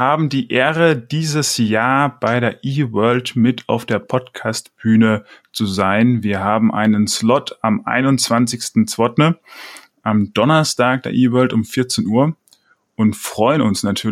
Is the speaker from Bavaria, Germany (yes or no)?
yes; Bavaria, Germany; Ich komme ja auch aus Unterfranken, deswegen hat es mir besonders viel Spaß gemacht.